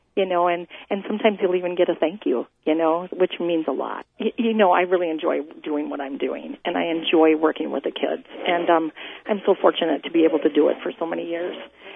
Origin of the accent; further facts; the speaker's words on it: Stephenville, Wisconsin, United States; I grew up in Stephenville, Wisconsin, and I actually went to school at Medford High School.